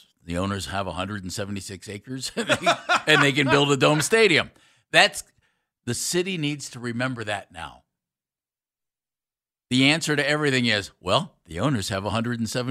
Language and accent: English; Ohio, United States; And I'll be honest. I'm from Northeast Ohio.